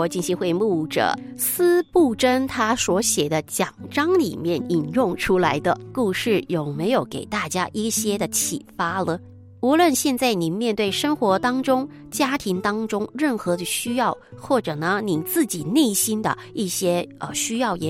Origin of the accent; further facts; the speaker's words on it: China; 特别呢是我们中国人经常就会觉得说，如果事事有余不会那么容易呢感到有动摇啊